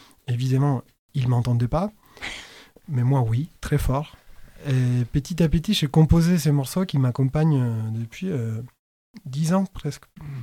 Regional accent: La Plata, Buenos Aires Province, Argentina; French is a second language; De cette ville, La Plata, qui est à une soixantaine de kilomètres de la capitale, Buenos Aires, mais qui est une ville différente, et qui est la banlieue sud de Buenos Aires

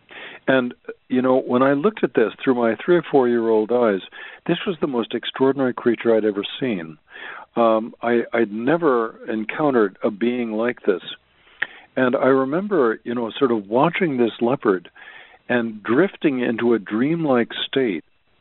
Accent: New York City, New York, United States; I grew up in New York City, and my mother or my nanny used to take me to Central Park on a regular basis.

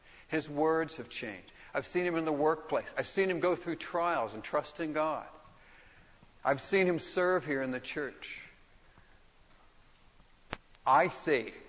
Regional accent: Dallas, Texas, United States; I was raised in Dallas.

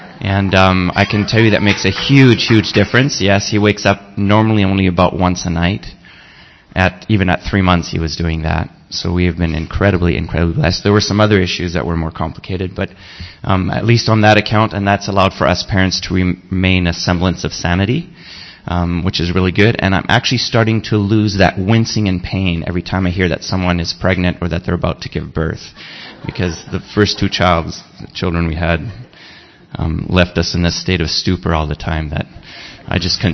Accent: France; English is a second language; I converse with them only in French. I was born and raised in France. My parents were missionaries there.

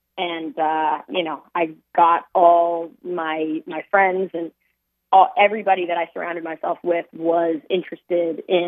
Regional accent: New York City, New York, United States; You know, I'm born and raised in Manhattan. I didn't want to leave Manhattan. I wanted to just go from uptown to downtown.

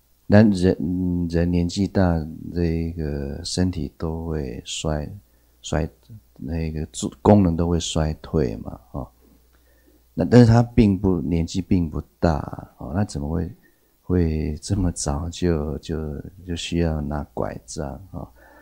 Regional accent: Taiwan; 这个我们台湾这边说 gap so 是吗？

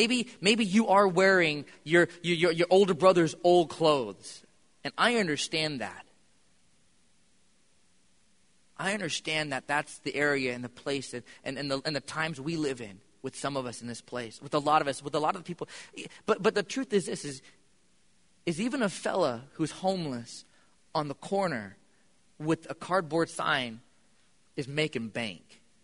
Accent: United States; I'm American, and I'm born offensive.

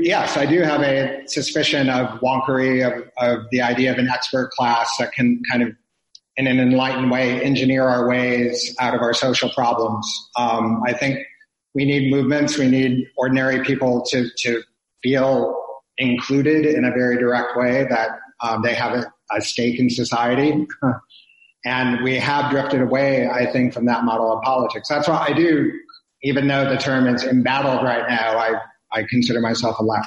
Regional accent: Iowa, United States; as representing the people I grew up with in Iowa

